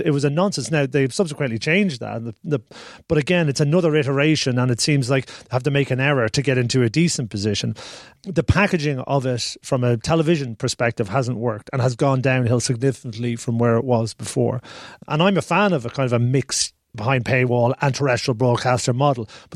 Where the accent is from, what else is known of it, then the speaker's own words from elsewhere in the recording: Ireland; I come from Ireland